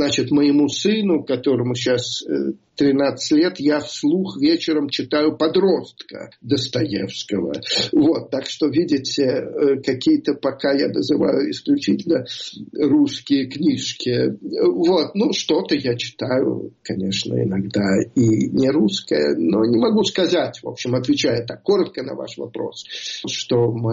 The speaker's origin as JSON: {"language": "Russian", "country": "Russia", "said": "узнав, что мы из России"}